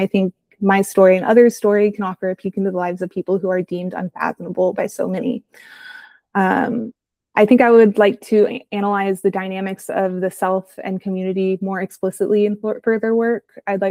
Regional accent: Midland, United States; growing up in Midland, it's like, if you're wearing boots with like jewels on them, everyone's going to judge you

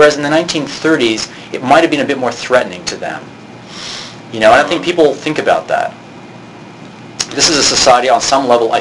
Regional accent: United States; like a lot of America, I growing up in the United States

